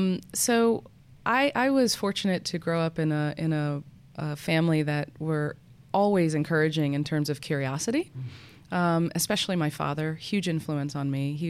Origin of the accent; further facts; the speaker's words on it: Norfolk, Virginia, United States; And I grew up in Norfolk, Virginia, so that's where I grew up.